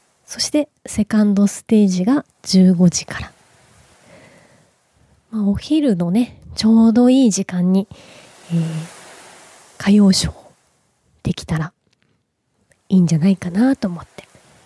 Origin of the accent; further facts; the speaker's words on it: Kansai, Japan; 私は関西出身なので